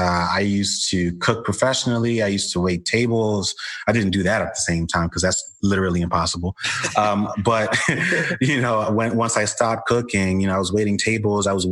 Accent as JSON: {"language": "English", "town": "Brooklyn", "region": "New York", "country": "United States", "tie": "born or raised there", "said": "I was born in Brooklyn, New York, in a Jamaican household in a large sort of Caribbean and West Indian community."}